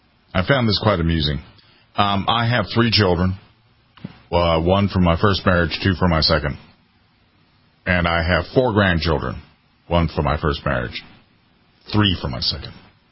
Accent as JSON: {"language": "English", "country": "United States", "said": "If you're an immigrant and you're coming over here and you want to be an American like me, come on, brother, sister."}